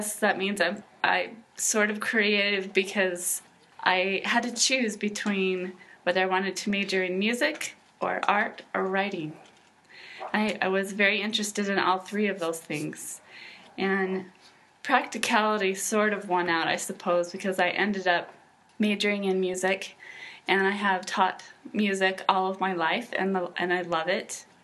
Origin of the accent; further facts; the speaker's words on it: Washington, United States; Well, I grew up in Washington State in a farming community, and I have used that setting as at least the place where my book begins.